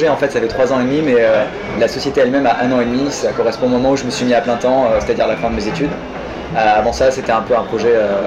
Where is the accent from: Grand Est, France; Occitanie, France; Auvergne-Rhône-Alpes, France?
Occitanie, France; Après, moi, je suis d'Occitanie, donc.